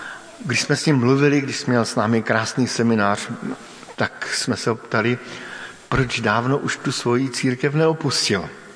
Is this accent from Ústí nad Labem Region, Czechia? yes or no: no; Brno, South Moravian Region, Czechia; Sám jsem vyrůstal v Brně